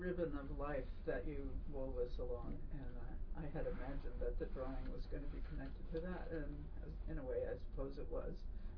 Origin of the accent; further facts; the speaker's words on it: Galveston, Texas, United States; I'm from Galveston.